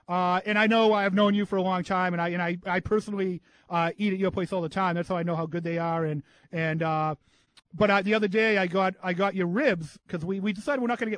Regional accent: Quincy, Massachusetts, United States; Good Irish cooking, Neil, that we grew up with in Quincy.

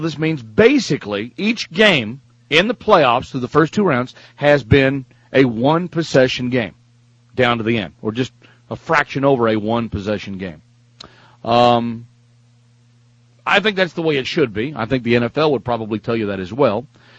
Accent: the South, United States; Hey, I'm from the South. What do I know?

